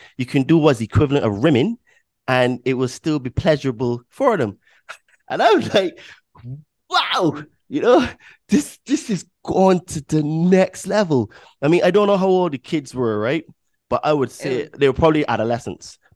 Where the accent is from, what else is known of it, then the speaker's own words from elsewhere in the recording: Barbados; born there; I'm 41, right? So, and I was born in Barbados.